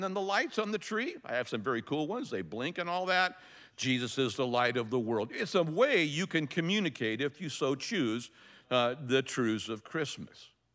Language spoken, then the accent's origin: English; El Cajon, California, United States; I remember as a kid, I grew up in El Cajon